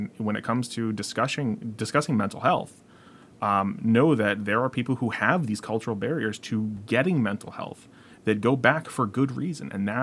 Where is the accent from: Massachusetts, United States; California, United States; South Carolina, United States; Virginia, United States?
Massachusetts, United States; Hey, I'm from Worcester County, Massachusetts. That's the not feeling feelings part of Massachusetts.